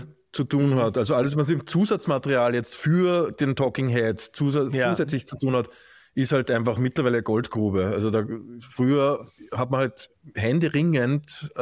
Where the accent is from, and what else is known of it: Austria